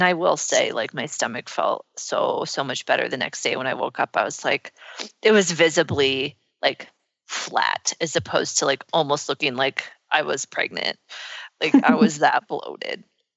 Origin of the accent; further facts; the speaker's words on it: Nebraska, United States; Like I'm from Nebraska, right?